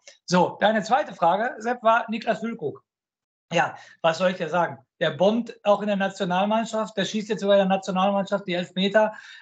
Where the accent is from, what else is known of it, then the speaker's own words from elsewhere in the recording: Dortmund, North Rhine-Westphalia, Germany; In Dortmund geht natürlich, ich komme aus Dortmund, liebe User, ihr wisst es ja